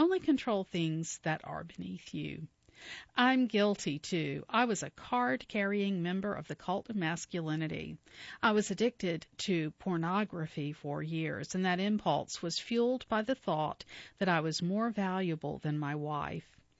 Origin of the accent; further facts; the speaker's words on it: Flint, Michigan, United States; Growing up in Flint, Michigan, I remember asking friends how to talk to a girl I liked.